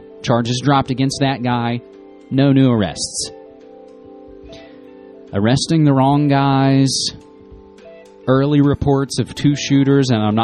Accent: West Virginia, United States; now in Portland, United States; But my home state, born and raised, southern West Virginia.

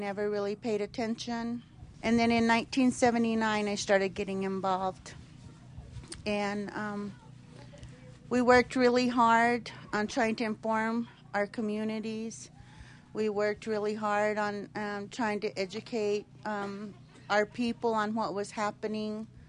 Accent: Duckwater, Nevada, United States; I'm originally from the Duckwater Shoshone tribe.

